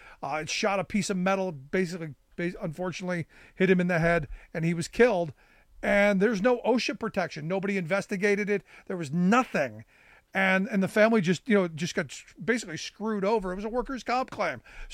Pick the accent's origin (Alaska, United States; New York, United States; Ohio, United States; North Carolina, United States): Ohio, United States; Cleveland; As a kid growing up in Cleveland, you know, I got to do what I got to do.